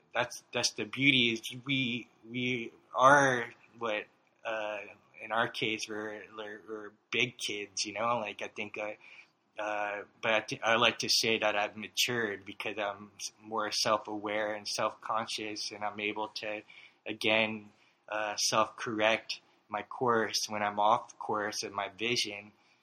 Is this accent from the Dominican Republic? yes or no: no; San Francisco, California, United States; growing up in San Francisco and in an Asian family, Filipino, we had a lot of sort of like Buddhas around the house.